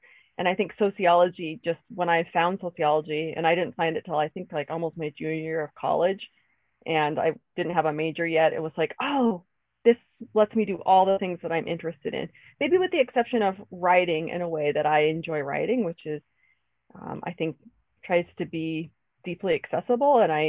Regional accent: Dover, Idaho, United States; I feel bad saying I grew up there, but I moved there when I was a freshman in high school. So I went lived there all through high school

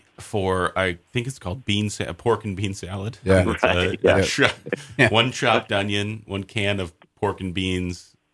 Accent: Minnesota, United States; I come from Minnesota originally, but usually I travel by airplane.

